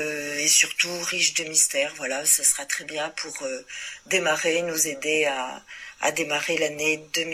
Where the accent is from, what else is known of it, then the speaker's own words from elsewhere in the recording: Marseille, Provence-Alpes-Côte d'Azur, France; je suis marseillaise.